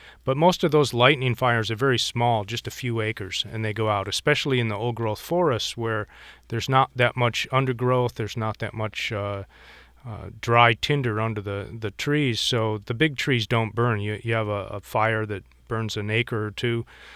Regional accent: Midwest, United States; Yeah, I grew up in the Midwest, actually, in an area that Weyerhaeuser had clear-cut and deforested in the 1800s. And then when I moved out here to the Northwest, I discovered that Weyerhaeuser had beat me to it

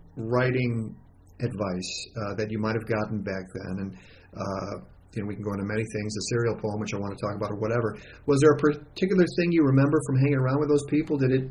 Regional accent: Chicago, Illinois, United States; You know, I grew up in Chicago.

